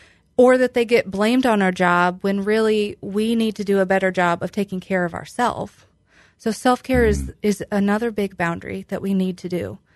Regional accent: Illinois, United States; Yeah, I grew up in Stark County.

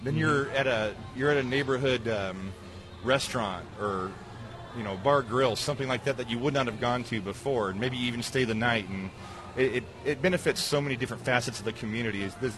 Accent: Galesburg, Illinois, United States; Well, I'm obviously born and raised in Galesburg.

